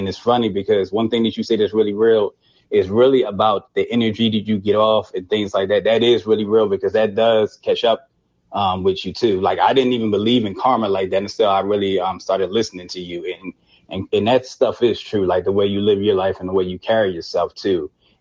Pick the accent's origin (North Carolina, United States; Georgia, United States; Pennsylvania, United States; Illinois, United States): Pennsylvania, United States; Philadelphia; I just think, because I'm from Philadelphia